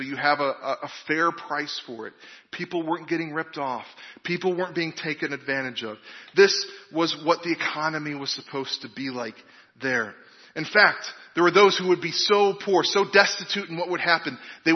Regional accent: Illinois, United States; I grew up in Illinois. We had to study Abraham Lincoln.

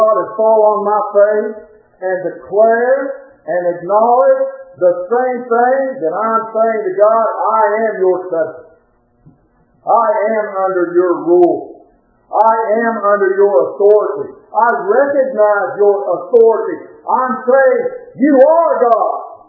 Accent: United States; but since I'm an American, I'm going to make this point. In America, you know what? We're pretty independent.

